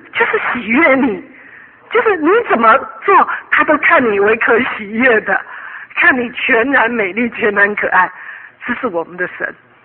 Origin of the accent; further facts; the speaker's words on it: China; 特别是我们中国人哈